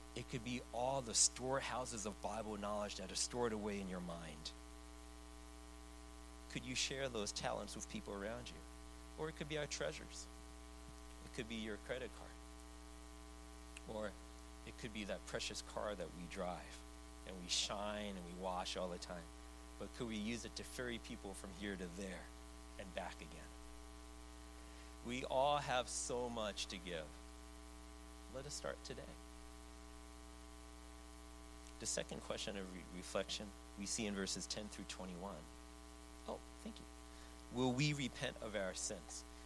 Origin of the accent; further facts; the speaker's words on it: New York City, New York, United States; I grew up in New York City. There was a large Jewish population there.